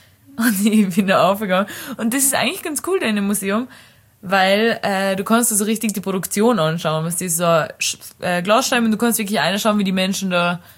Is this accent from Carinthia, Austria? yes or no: yes; Carinthia, Austria; accent: Carinthian; sie ist unglaublicher Fan von meinem Kärntner Dialekt.